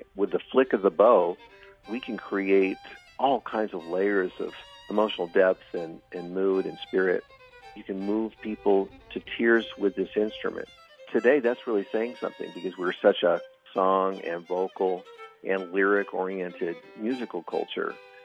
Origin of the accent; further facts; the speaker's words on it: Seattle, Washington, United States; moved away as an adult; Yes, I was born and raised in Seattle and left just after high school to tour full-time.